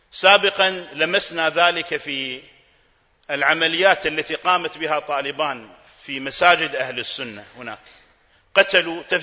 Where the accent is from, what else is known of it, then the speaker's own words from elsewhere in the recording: Kuwait; ما هي مسؤوليتنا نحن ككويتيين؟